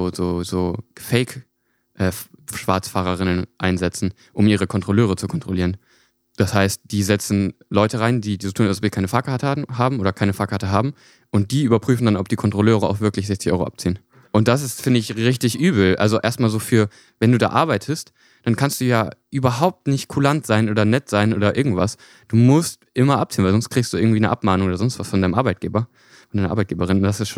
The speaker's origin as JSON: {"language": "German", "town": "Echem", "region": "Lower Saxony", "country": "Germany", "tie": "born or raised there", "said": "wenn man zu meinem Heimatdorf gefahren ist, früher von Lüneburg aus, dann konnte man eigentlich sicher sein, dass man brauchte keine Fahrkarte. Weil Echem hat keine eigene Polizei."}